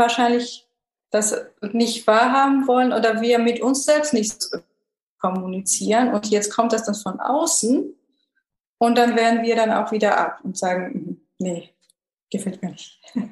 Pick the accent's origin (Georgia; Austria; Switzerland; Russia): Georgia; now in Germany; ich komme ja aus Georgien